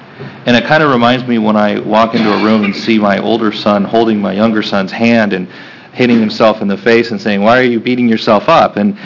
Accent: Troutdale, Oregon, United States; I don't share any direct animosity towards folks in the Willamette Valley. That's where I'm from. I grew up in Troutdale.

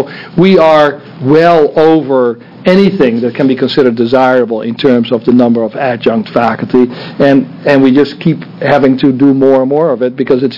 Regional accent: Netherlands; As well as my home country of the Netherlands.

